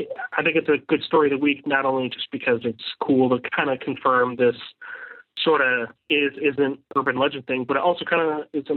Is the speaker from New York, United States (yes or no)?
yes; Rochester, New York, United States; I'm from Rochester, New York.